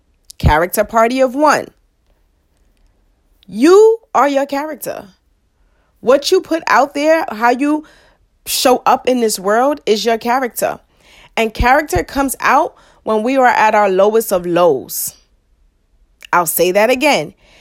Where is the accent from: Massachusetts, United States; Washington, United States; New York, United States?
New York, United States; Queens; I'm still from Southside Jamaica, Queens.